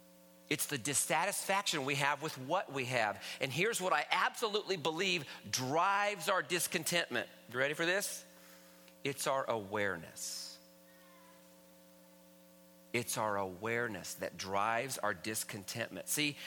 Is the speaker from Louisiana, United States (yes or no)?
no; Stockton, California, United States; And I'm not even from the Midwest. I don't know where that came from. I'm from Stockton, California, but I did come... But I did grow up on the east side.